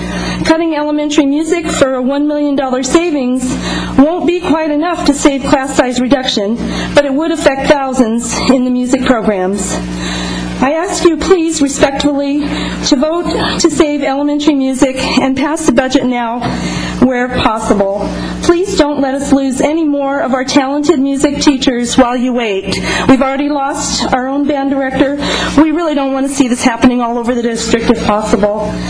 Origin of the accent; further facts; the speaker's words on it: Laguna Niguel, California, United States; I'm from Laguna Niguel